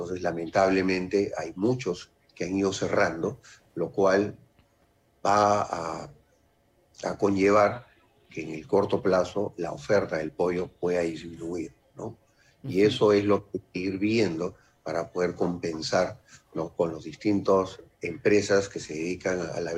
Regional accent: Peru; de las principales fuentes de proteína que tiene el peruano, ¿no? Y nosotros, fíjate, estadísticamente somos el país latinoamericano con más consumo per cápita de pollo, ¿no?

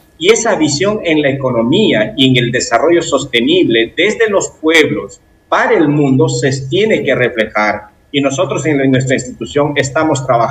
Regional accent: Amazon, Peru; Esa es la visión que como peruanos y amazónicos debemos trabajar.

